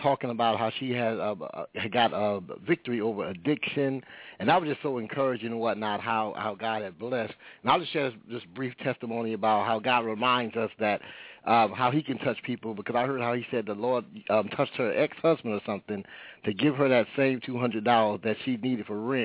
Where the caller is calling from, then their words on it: California, United States; Kind of early. We're calling from Cali, but hallelujah anyhow.